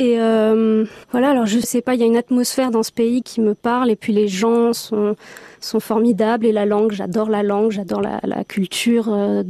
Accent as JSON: {"language": "French", "town": "Pioggiola", "region": "Corsica", "country": "France", "said": "Je suis de Pioggiola"}